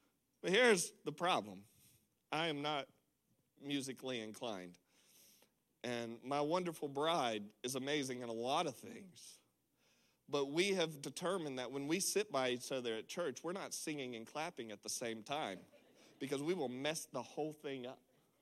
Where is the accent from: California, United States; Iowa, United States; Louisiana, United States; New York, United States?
Louisiana, United States; moved away; what I've learned since we've made the decision to move our family halfway across America, I'm originally from Louisiana